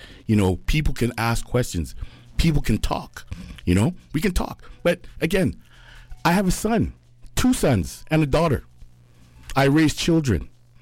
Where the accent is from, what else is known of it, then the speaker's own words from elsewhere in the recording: Jamaica; I'm a Jamaican. So in Jamaica